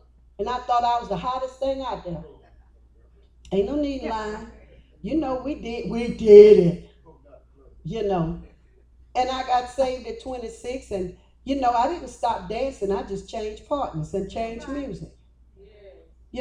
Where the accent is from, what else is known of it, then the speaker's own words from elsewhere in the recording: Louisiana, United States; And I was originally from Louisiana.